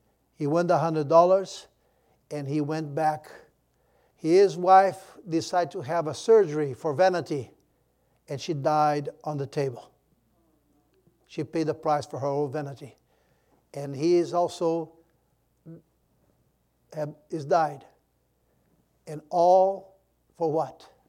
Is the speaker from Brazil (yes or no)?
yes; Brazil; first language Portuguese; English is a second language; In my hometown in Brazil, the simple people, the more people less educated, but they have sometimes beautiful wisdom.